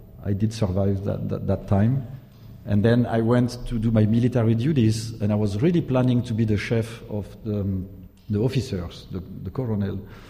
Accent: Saint-Tropez, Provence-Alpes-Côte d'Azur, France; also born or lived in Antibes; However, I was born in Antibes, and I grew up in Saint-Tropez, and my grandmother was living in Cannes.

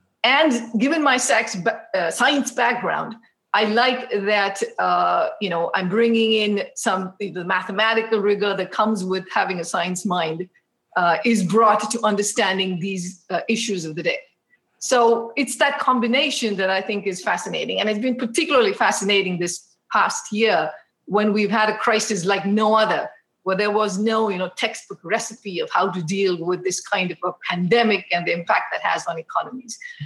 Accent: India; growing up in India

